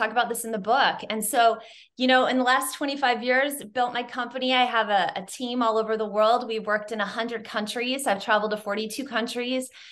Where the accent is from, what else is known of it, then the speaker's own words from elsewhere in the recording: Iowa, United States; And I went to work for a division of a Fortune 500 company in my home state of Iowa.